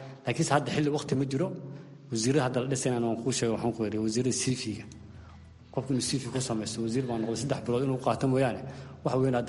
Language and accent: Somali; Kismayo, Lower Juba, Somalia; Jubbaland waxaan ka soo jeedaa Kismaayo